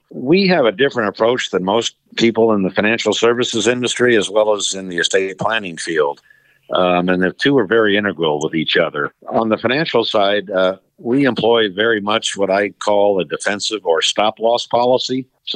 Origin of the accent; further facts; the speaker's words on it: St. Louis, Missouri, United States; Born and raised in St. Louis pretty much my first 20 years, and of course an avid Cardinal fan.